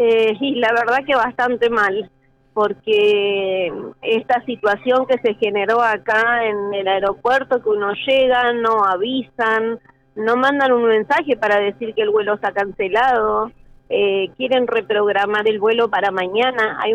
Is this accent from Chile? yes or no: no; Balsa Las Perlas, Río Negro, Argentina; Soy de Balsa Las Perlas. Estoy bastante lejos, bastante retirado.